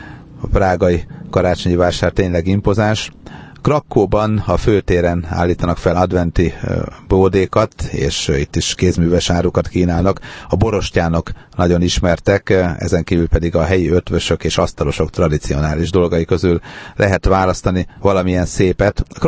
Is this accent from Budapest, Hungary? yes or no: no; Sopron, Győr-Moson-Sopron, Hungary; born there; Én Sopronban születtem